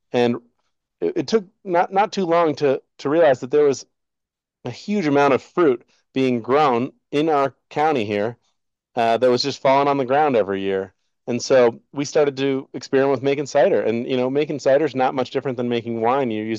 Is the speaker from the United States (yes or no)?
yes; Jackson, Wyoming, United States; So I grew up in Wyoming here in Jackson Hole, and it's a pretty wild place to grow up in terms of wild animals